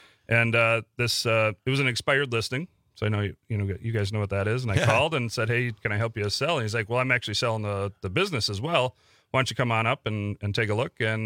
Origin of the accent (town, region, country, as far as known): Bellevue, Washington, United States; born or raised there